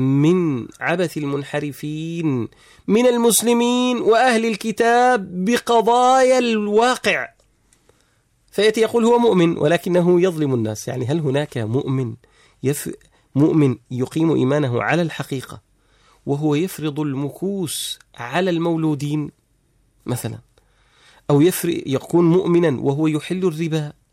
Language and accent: Arabic; Yemen; عندنا في اليمن